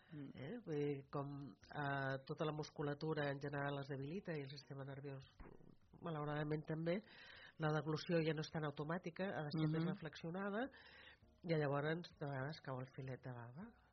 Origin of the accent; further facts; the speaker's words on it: Catalonia, Spain; Jo sóc del Penedès i sóc pro vi, pro cava